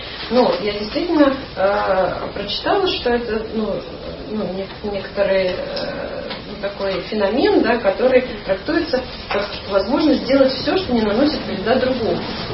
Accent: Ukraine; я этнически русская. Вот, мои родители приехали сюда из России, ну, я родилась и выросла на Украине, а сама переживаю себя, в общем, как человека мира.

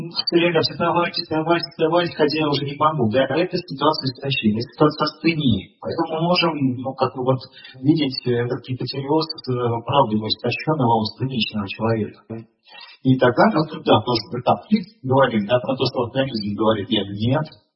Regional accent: Volga region, Russia; ну вот я вот из Поволжья, да, Поволжья, это дефицит йода.

